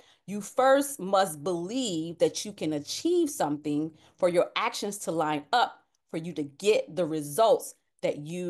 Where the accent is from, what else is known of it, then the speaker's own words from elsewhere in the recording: Savannah, Georgia, United States; Obviously, I started here in my hometown, which I always jokingly say Savannah is a country city. It's very country, very small town mindset.